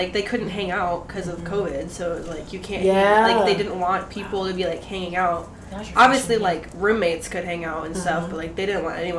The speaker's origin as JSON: {"language": "English", "region": "Washington", "country": "United States", "said": "This is not normal for me because I'm from Washington. So, like, it's usually rainy."}